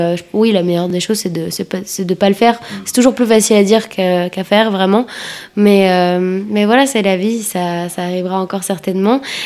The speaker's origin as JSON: {"language": "French", "country": "Belgium", "said": "En tant que Belge, franchement, c'est vraiment pas mal."}